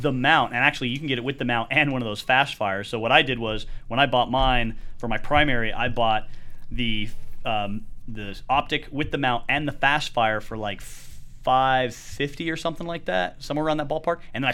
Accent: Western US, United States; I grew up out here in the West where the sun is baking on you all the time out in the open

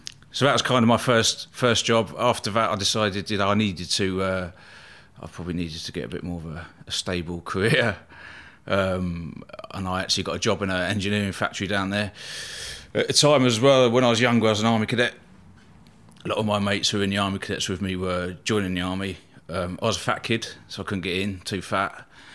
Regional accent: Eastbourne, South East England, United Kingdom; born there; I was born in Eastbourne, East Sussex on the south coast there.

